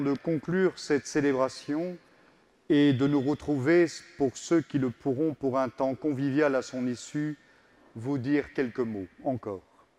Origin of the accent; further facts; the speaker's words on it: Grand Est, France; also born or lived in Perpignan; J'ai grandi en Alsace, lieu d'origine de la famille de ma mère, artiste peintre.